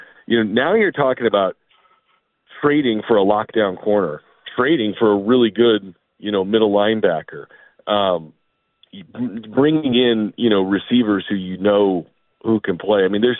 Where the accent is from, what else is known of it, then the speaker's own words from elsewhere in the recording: Chicago, Illinois, United States; I'm from Chicago.